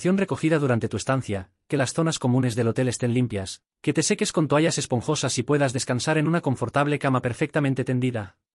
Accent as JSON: {"language": "Spanish", "country": "Dominican Republic", "said": "soy de República Dominicana y vivo en Higüey."}